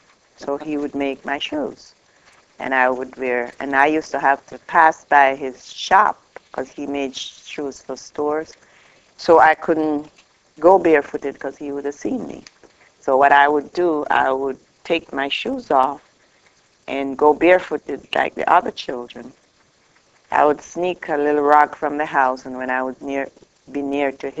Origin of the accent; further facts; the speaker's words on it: Jamaica; I used to call myself a special child because I'm from Jamaica. It's a fairly poor country.